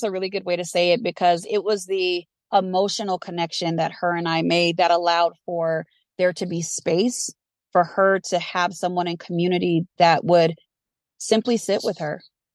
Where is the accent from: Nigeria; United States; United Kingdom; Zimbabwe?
United States; Denver, Colorado; So I'm born and raised in Denver, and my elders were a part of the Great Migration.